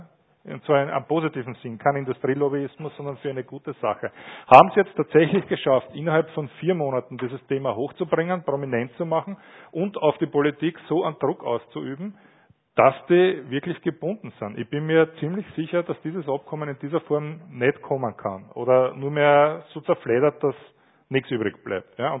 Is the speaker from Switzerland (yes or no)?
no; Austria; Jetzt wissen wir gerade als Österreicher